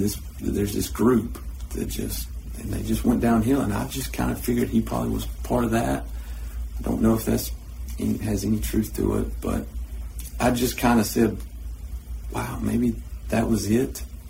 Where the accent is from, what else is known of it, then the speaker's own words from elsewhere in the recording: United States; I grew up in Erwin County since the second grade.